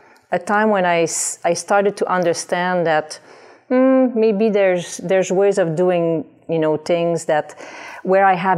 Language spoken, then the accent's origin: English; Val-des-Sources, Quebec, Canada; I grew up in a small mining town called Val des Sources in the Eastern Township.